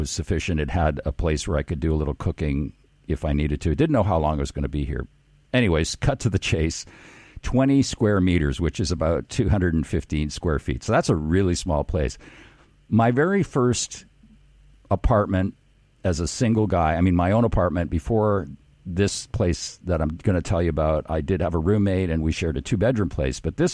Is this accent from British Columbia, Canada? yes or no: yes; Vancouver, British Columbia, Canada; the last place I had in Vancouver, my hometown, was 1100 square feet.